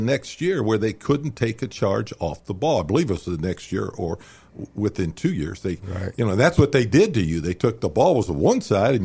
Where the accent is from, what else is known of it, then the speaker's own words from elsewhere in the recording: Dayton, Ohio, United States; who ended up in Dayton, of all places, my hometown.